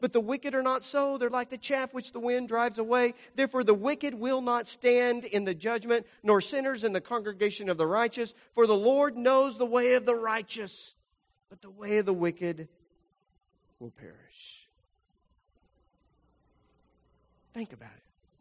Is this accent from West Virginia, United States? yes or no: no; Lubbock, Texas, United States; You know, I grew up in Lubbock, Texas.